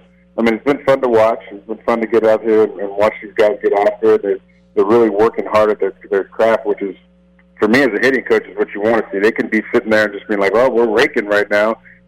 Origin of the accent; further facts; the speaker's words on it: California, United States; now in Summerlin, United States; I really love it out here in Summerlin. I'm from California, so I've been to Vegas a lot.